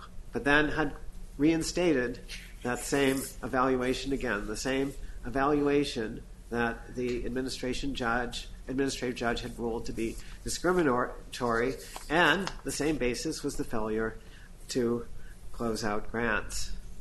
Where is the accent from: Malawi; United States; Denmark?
United States; Chicago, Illinois; He referred to an old Chicago expression, and although I'm from Chicago, I never heard the expression